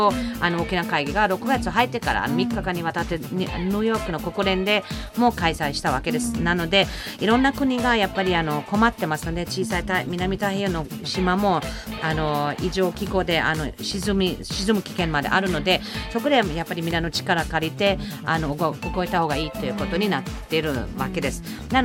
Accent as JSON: {"language": "Japanese", "country": "Germany", "second_language": "Japanese", "lives_now": "Japan", "said": "ドイツだと多分どうしてもそのドイツ出身だからどうしても気になるかもしれないけども"}